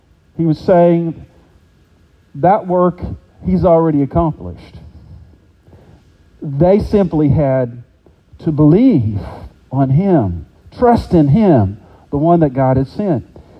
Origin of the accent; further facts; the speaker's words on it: West Virginia, United States; now in Alabama, United States; Here in our own home state of Alabama, my home state of West Virginia